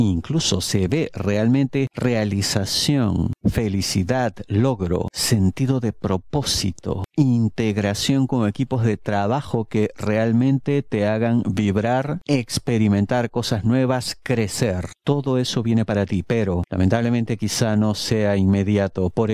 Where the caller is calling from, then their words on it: Buenos Aires, Argentina; yo le hablo de la provincia de Buenos Aires